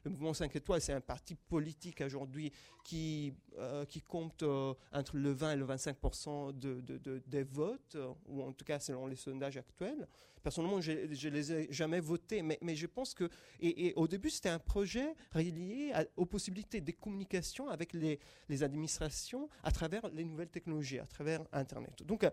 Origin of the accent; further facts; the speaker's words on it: Italy; French is a second language; mais je suis italien à l'origine, donc on l'avait fait en Italie.